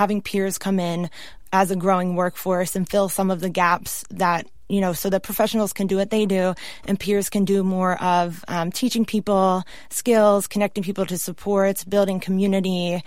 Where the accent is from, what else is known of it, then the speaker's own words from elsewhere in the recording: Philadelphia, Pennsylvania, United States; moved away as an adult; now in Washington, United States; I grew up in Pennsylvania in the Philadelphia area and was so horrified by how, and all the things that I had to deal with, that I moved to DC